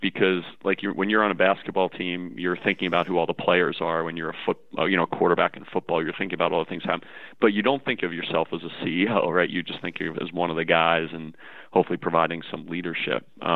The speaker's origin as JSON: {"language": "English", "town": "Freehold", "region": "New Jersey", "country": "United States", "tie": "born or raised there", "said": "So I grew up in Freehold, New Jersey, down in central New Jersey, not that far from the beach."}